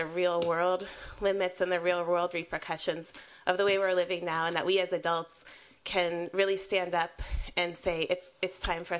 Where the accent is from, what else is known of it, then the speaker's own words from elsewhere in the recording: Oakland, California, United States; I'm from Oakland. I'm the mom of a 2-year-old and a 5-year-old.